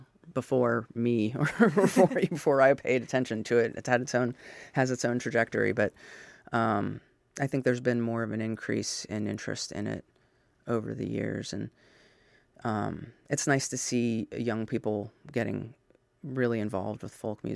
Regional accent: Aliquippa, Pennsylvania, United States; I'm from the Hopewell, Aliquippa area, so mm-hmm. I've grown up and around the city. You know, I've pretty much always been here.

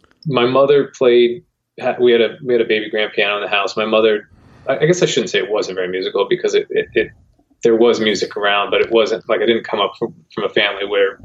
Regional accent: Pennsylvania, United States; also born or lived in Manhattan, United States; Well, I was born in Manhattan, but I grew up, for the first like 8 to 10 years, I was in Pennsylvania, in the Poconos is what they call it, in a really, really small town.

